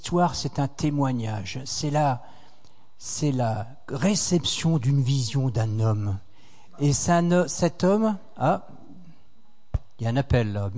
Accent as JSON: {"language": "French", "country": "France", "said": "Moi, je suis français."}